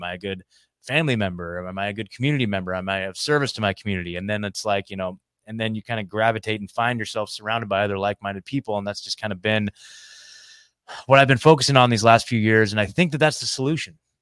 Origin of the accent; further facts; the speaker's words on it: Oregon, United States; Well, I was born in Portland, Oregon, and then grew up a little bit outside, like maybe an hour southwest of Portland in a smaller town, and grew up there, spent my whole life there, graduated high school.